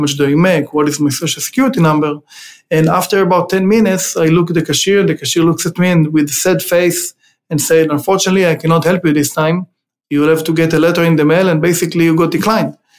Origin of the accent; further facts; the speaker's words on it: Israel; moved away as an adult; now in Los Angeles, United States; I grew up in Israel. I moved to the US in 2008